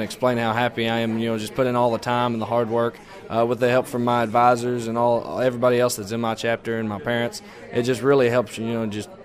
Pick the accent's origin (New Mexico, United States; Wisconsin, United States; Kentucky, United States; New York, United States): Kentucky, United States; Ewing; I was born and raised in Ewing, Kentucky. It's a small town outside of Flemingsburg, and I'm a junior at Fleming County High School.